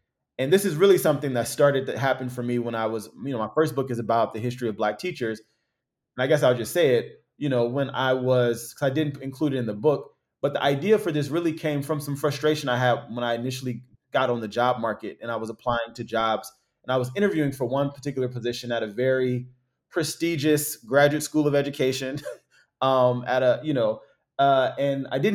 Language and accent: English; Compton, California, United States; Yeah, you know, I grew up in Compton, and the kind of two main rival high schools was, you know, Centennial High School and Compton High School.